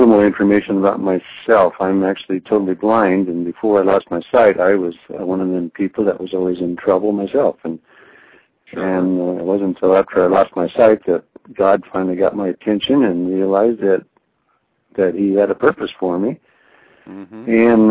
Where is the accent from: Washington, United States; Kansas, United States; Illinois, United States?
Washington, United States; If I wanted to go to my home town up in Washington, I'd go there.